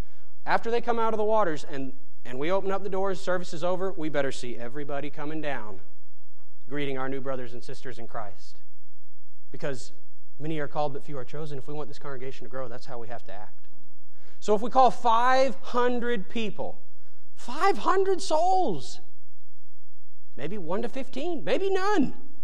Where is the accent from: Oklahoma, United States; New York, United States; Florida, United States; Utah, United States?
Oklahoma, United States; I'm from Oklahoma. I don't know this area.